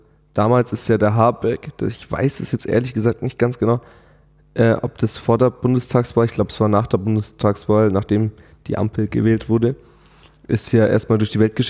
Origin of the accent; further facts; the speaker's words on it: Germany; wir sind ja in Deutschland, wir sind Deutsche